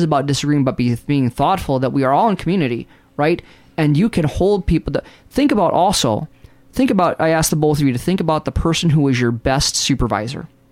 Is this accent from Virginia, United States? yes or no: no; New York, United States; I tell people all the time that I am from New York.